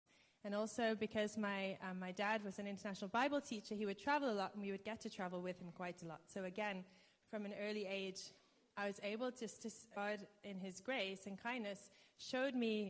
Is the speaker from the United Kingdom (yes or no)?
no; Ontario, Canada; now in South Africa; We're home from South Africa for the month of December. We try and come back once every 3 years at Christmas, so the kids can still experience the Canadian snow